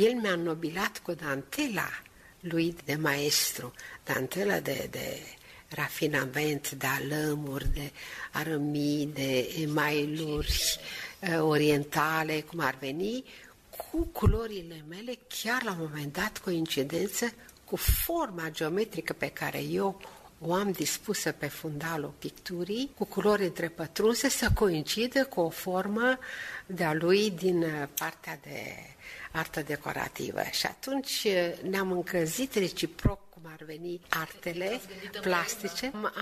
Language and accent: Romanian; Moldavia, Romania; Sunt moldoveancă și nu mă desmin